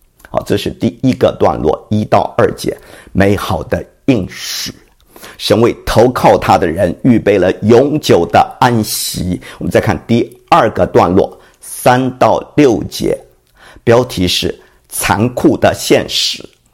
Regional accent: China; 所以我们中国人秦始皇不甘与草木同朽

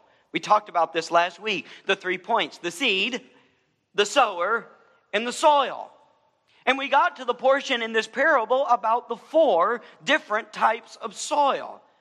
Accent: Alabama, United States; also born or lived in Georgia; I remember growing up in Alabama and Georgia

